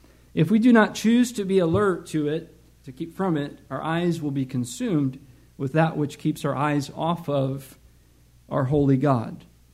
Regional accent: Michigan, United States; Okay, where I grew up in Michigan, there are hills, but the ski slope that was closest to us was actually a landfill.

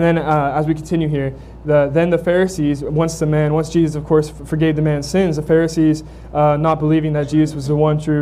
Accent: Florida, United States; As I said before … as you all know, we're from Florida, just north of Miami there.

